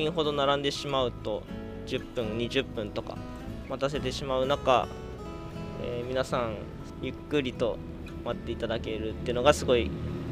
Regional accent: Matsumoto, Nagano, Japan; 実家が、畳屋で、僕は長野県松本市出身で

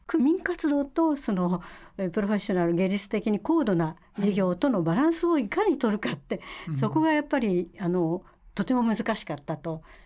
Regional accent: Bunkyo, Tokyo, Japan; born there; now in Setagaya, Japan; 私生まれは文京区の本郷なんですけれども、出入りはありましたが

